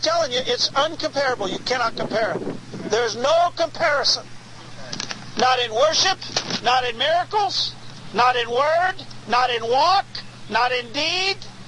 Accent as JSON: {"language": "English", "region": "the West", "country": "United States", "tie": "born or raised there", "said": "Growing up in the West and being a history buff, you know, there's a lot of different little encounters that happened even in the area where I grew up and in Montana and Wyoming."}